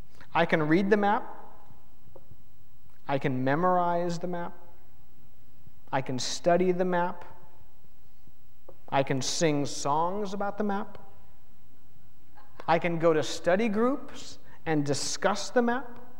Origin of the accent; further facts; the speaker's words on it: Reseda, California, United States; Tom Ogimachi loves to tell the story of when he and I took the youth group to Reseda, my hometown, and I got lost. I lived there 28 years, and I got lost.